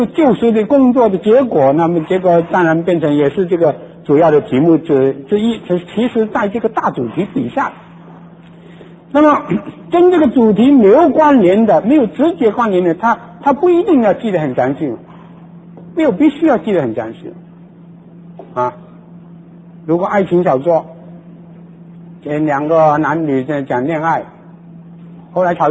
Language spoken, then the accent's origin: Chinese; China; 我们中国人